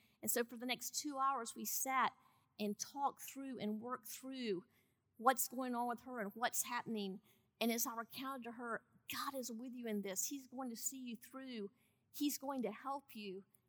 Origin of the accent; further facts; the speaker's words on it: Georgia, United States; I'm from Georgia, and there's this phrase called, I'm just going to go take to the bed.